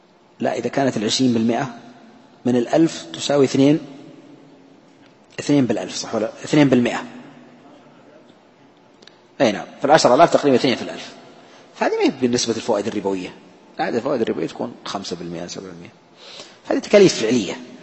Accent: Saudi Arabia; عندنا في المملكة العربية السعودية صادر من مؤسسة النقد تعرفة خاصة لها

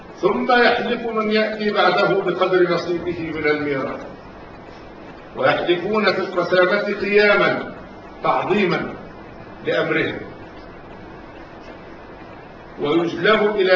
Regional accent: Egypt; معروف انه وعندنا في مصر في جبال الصحراء

